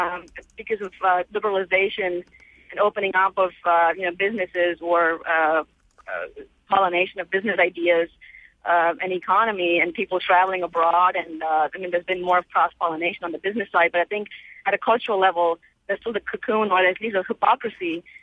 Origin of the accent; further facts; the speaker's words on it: India; moved away as an adult; now in United States; I'm an American citizen that was born and raised in India for 24 years, lived in the United States for about 18.